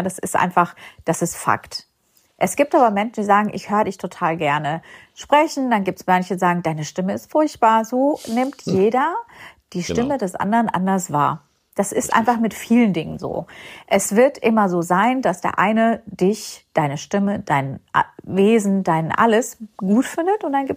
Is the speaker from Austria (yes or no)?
no; Iran; ich bin ja im Iran geboren und aufgewachsen.